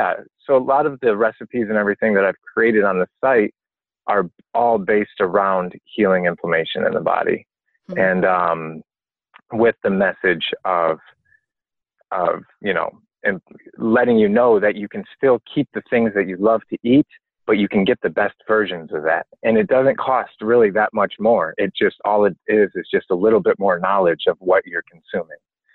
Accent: Midwest, United States; now in Los Angeles, United States; because I grew up in the Midwest. So when I go back there, I have to do a lot of explaining

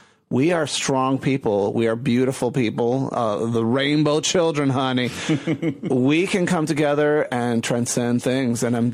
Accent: Puerto Rico; now in Chicago, United States; growing up in Puerto Rico and traveling back and forth to Texas as a child and seeing my mother's family, I always felt very much like an outsider.

